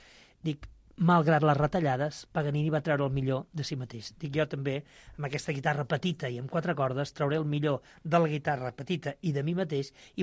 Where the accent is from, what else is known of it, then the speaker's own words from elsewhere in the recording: Catalonia, Spain; Jo, com a català, aprofundint en les meves arrels